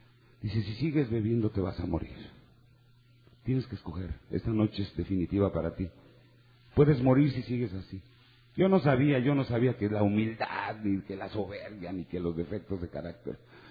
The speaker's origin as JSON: {"language": "Spanish", "region": "Puebla", "country": "Mexico", "tie": "born or raised there", "said": "que está en la ciudad de Puebla, de donde soy originario"}